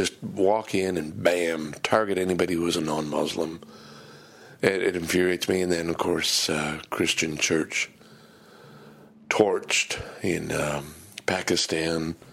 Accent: Valleyfield, Quebec, Canada; It's probably part of growing up in Valleyfield.

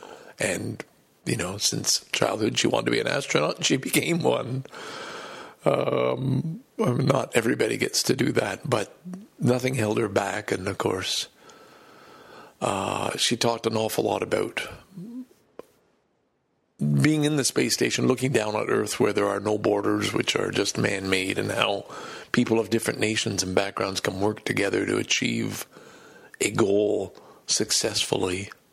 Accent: Canada; he also makes me proud as a Canadian to say, hey, this guy's young, he's active, he's physically fit, and he's doing his best.

